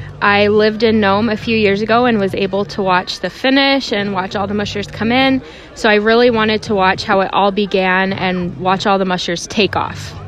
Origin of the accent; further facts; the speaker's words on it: Canada; I was probably around 5 years old, growing up in Canada